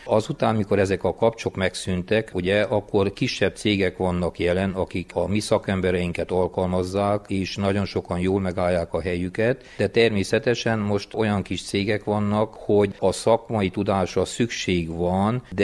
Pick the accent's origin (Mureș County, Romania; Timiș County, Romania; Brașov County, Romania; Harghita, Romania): Mureș County, Romania; ugye Maros megyei származású vagyok